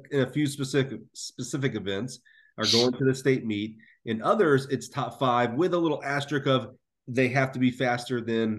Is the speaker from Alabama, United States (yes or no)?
yes; Alabama, United States; And, you know, being my home state, I'm so happy that, you know, Alabama stepped up